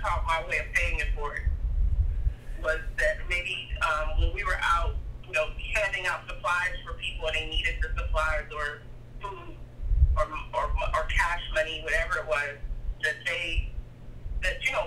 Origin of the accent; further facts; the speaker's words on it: Houston, Texas, United States; When I was growing up in Houston, I grew up in, you know, poor low-income areas.